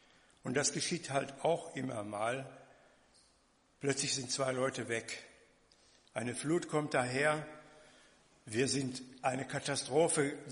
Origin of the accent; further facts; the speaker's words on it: Lüdenscheid, North Rhine-Westphalia, Germany; Ich komme ja aus Lüdenscheid.